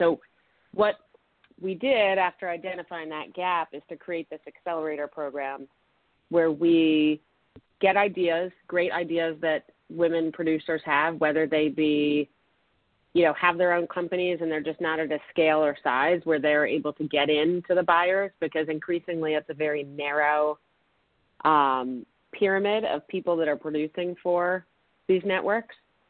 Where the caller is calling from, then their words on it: Washington, District of Columbia, United States; I am calling from the nation's capital.